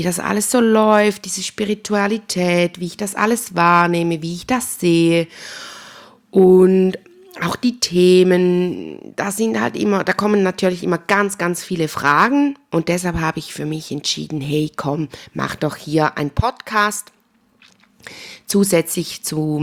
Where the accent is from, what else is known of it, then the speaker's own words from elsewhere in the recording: Switzerland; accent: Swiss German; wenn dich mein schweizerdeutscher Dialekt interessiert